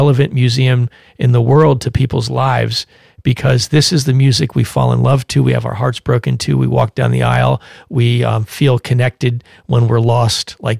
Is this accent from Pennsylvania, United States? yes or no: yes; Philadelphia, Pennsylvania, United States; my hometown, Philadelphia, Pennsylvania